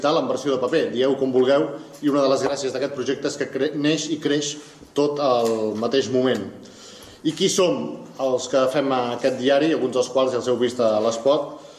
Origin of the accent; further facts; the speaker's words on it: Catalonia, Spain; O sigui, som catalans, el diari surt d'aquí